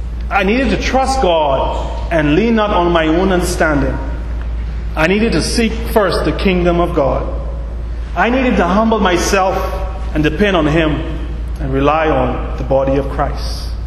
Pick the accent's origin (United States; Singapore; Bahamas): Bahamas; Abaco; growing up in Abaco in a community of the mud.